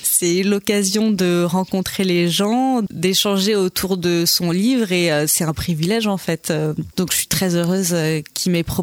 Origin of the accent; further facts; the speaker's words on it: La Perrière, Normandy, France; J'ai grandi à La Perrière, dans le Perche, dans l'Orne.